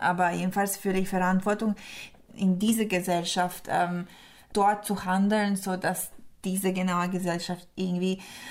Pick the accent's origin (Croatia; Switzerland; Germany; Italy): Croatia; Split, Split-Dalmatia County; German is a second language; now in Vienna, Austria; Split ist immer noch meine Heimat, Kroatien ist meine Heimat.